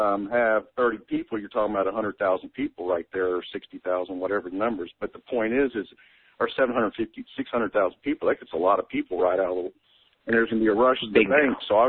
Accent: Texas, United States; Is I hate horses because I've only ridden twice, and, of course, I'm from Texas, but I've been brushed off by a tree, and then I ended up on the bottom of one in San Antonio.

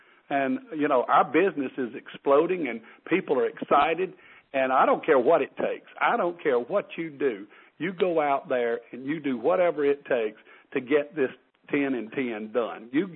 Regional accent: North Carolina, United States; Yeah, but I'm from North Carolina.

